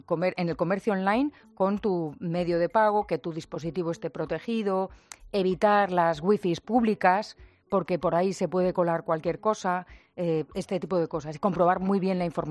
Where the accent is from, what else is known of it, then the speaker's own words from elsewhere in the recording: Baños de la Encina, Andalusia, Spain; Mi pueblo, Baños de la Encina.